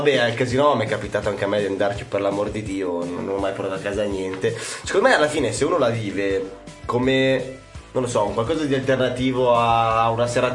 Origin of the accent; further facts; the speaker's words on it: Lombardy, Italy; Lo vedo proprio da Brianzolo, la vedo male